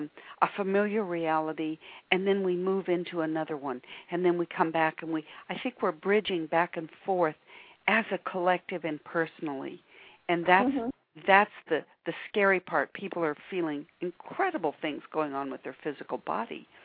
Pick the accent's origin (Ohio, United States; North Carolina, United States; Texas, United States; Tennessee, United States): Texas, United States; I'm originally from Texas, so I'm going to take the pecan pie.